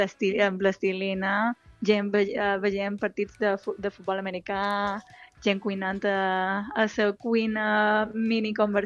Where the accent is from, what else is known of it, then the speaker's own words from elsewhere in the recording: Campos, Balearic Islands, Spain; moved away as an adult; also born or lived in Porto Cristo; now in New York, United States; Bueno, majoritàriament de Campos, aunque vaig néixer a Porto Cristo.